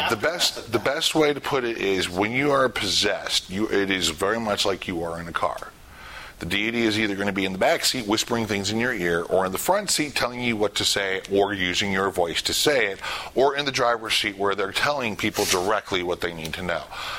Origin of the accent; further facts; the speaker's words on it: Michigan, United States; born there; also born or lived in California / Texas / Louisiana / Maryland; I am actually, originally I was born in Michigan, and we moved around a great deal. I have been to California, to Texas, to Louisiana, to Maryland, and I'm back in Maryland.